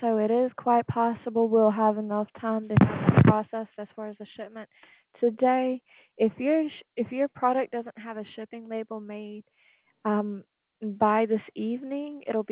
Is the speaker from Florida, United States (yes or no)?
yes; Miami, Florida, United States; now in Alabama, United States; Yeah. I moved to Alabama about 3.5, maybe 4 years ago from